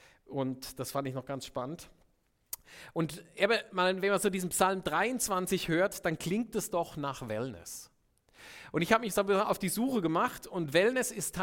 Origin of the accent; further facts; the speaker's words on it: Baden-Württemberg, Germany; Ich komme ja aus Baden-Württemberg